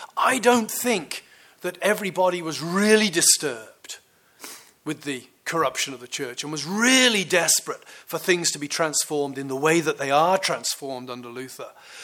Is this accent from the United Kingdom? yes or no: yes; Birmingham, West Midlands, United Kingdom; born there; I was born in Birmingham in the United Kingdom, and then I moved to a fairly rural area, but I moved there with my family as outsiders.